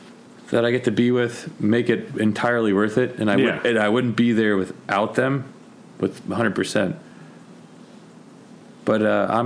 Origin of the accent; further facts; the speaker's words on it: Berkeley, California, United States; I was raised in the Republic of Berkeley, which is absolutely what it is.